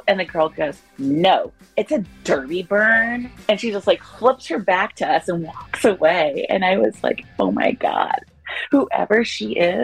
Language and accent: English; Chicago, Illinois, United States; I am 50 years old now, and I'm from Chicago, Illinois.